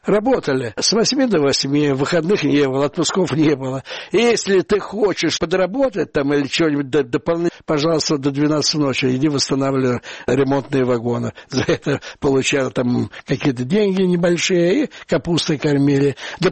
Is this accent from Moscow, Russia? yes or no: yes; Moscow, Russia; Я коренной москвич. Я родился около Белорусского вокзала, на Миусах. Вся семья у меня, дети мои тоже на Миусах, племянники у меня на Миусах.